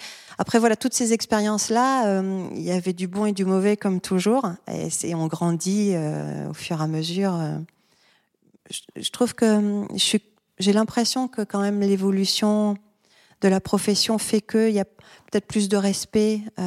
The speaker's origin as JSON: {"language": "French", "town": "Toulon", "region": "Provence-Alpes-Côte d'Azur", "country": "France", "tie": "born or raised there", "said": "je suis native de Toulon, ma mère est marseillaise, mon père est de hier, donc toute ma famille était dans le sud."}